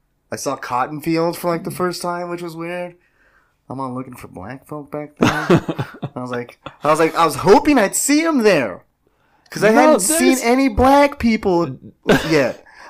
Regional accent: Reno, Nevada, United States; And I was like, we're from Reno, Nevada, where people talk normal.

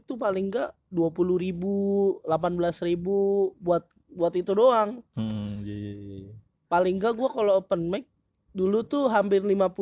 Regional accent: Gunung Kidul, Special Region of Yogyakarta, Indonesia; moved away as an adult; now in Jakarta, Indonesia; Jauh perjalanan gua dari Gunung Kidul ke

